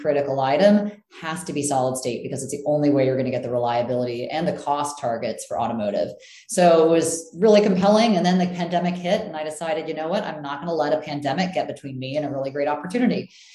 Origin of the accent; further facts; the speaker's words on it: California, United States; I'm from California, but really wanted to do the automotive thing.